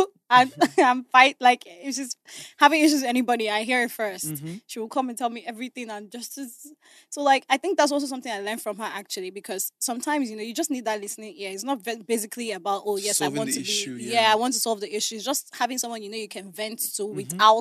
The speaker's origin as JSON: {"language": "English", "town": "Abuja", "region": "Federal Capital Territory", "country": "Nigeria", "tie": "born or raised there", "said": "I grew up in Abuja. Okay. You know, my whole family is still in Abuja."}